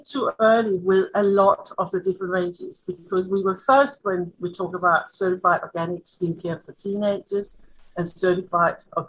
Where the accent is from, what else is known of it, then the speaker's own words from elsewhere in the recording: Denmark; English is a second language; Yeah, it actually started back in Denmark, as you can hear my accent. Yeah. I'm Danish.